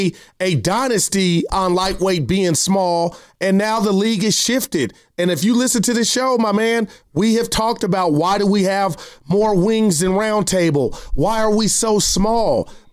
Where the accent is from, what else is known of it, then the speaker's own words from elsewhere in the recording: California, United States; The Bay Area, you guys could scoff or laugh. Why would you? We're from the Bay.